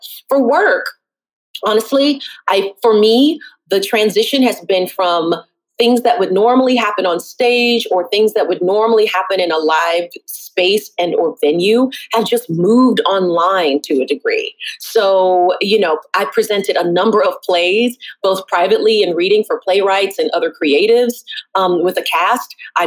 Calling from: Brooklyn, New York, United States; Brooklyn.

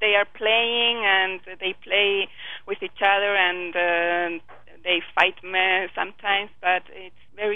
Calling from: Santiago, Santiago Metropolitan Region, Chile; We are here speaking from National Zoo of Santiago, Chile, and we are very glad because we have now five tigers born.

